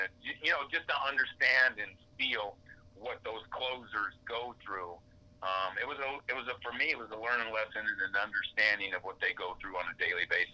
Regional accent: New York, United States; growing up in New York with my father as a Yankee and him bringing all the baseball cards home all the time

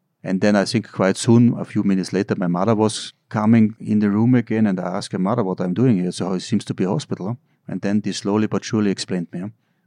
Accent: Kufstein, Tyrol, Austria; English is a second language; The next day they told me, I said … I'm 12 years old, I'm from Kufstein in Tirol.

